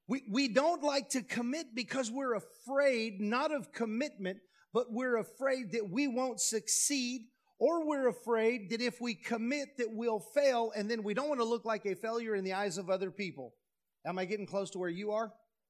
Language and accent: English; Houston, Texas, United States; I grew up in Houston as a young kid, and the ice cream truck would come around, hearing from blocks away.